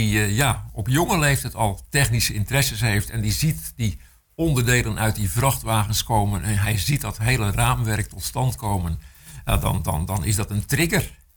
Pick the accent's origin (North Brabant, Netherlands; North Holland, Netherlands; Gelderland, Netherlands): North Holland, Netherlands; Enkhuizen; Dan gaat het niet om de stad Enkhuizen. Mm-hmm. Daar ben ik geboren en opgegroeid.